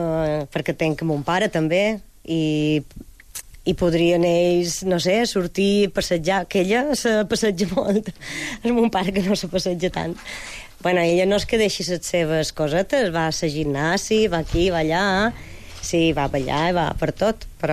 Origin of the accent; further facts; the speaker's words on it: Santa Maria, Balearic Islands, Spain; Bueno, jo soc de Santa Maria, però el meu home era de Porto, i ja fa com més que són de Porto que de Santa Maria.